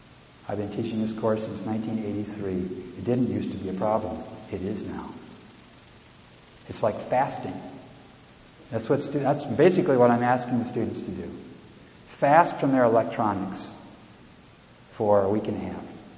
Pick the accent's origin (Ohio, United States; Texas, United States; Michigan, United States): Michigan, United States; It comes from my home state, Michigan